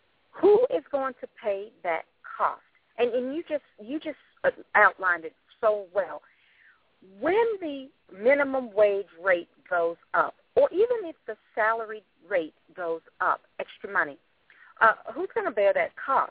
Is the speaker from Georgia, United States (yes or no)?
yes; Atlanta, Georgia, United States; I was raised in Atlanta, and it gets hot.